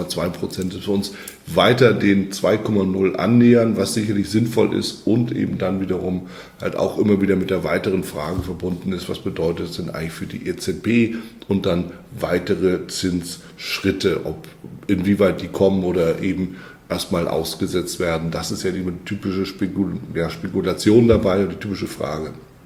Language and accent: German; Germany; moved away; Das, was hier als Herbst durchgeht, ist in Europa, bei uns in Deutschland, aber auch natürlich Schweiz, Österreich, eher ein Sommertag.